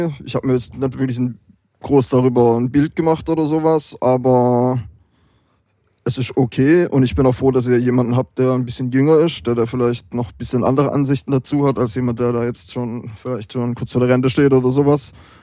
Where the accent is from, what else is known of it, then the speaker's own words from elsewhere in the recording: Heilbronn, Baden-Württemberg, Germany; also born or lived in Hesse; Ursprünglich komme ich aus dem Raum Heilbronn, so Schwabenland, und bin dort auch aufgewachsen. Zwischendurch mal nach Hessen gezogen